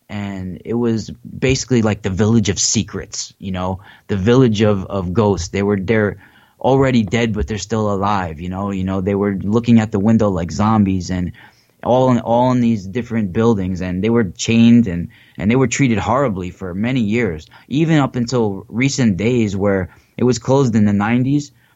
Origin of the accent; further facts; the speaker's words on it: Haverstraw, New York, United States; I grew up in Rockland County in Haverstraw, New York. And talk about an ancient land.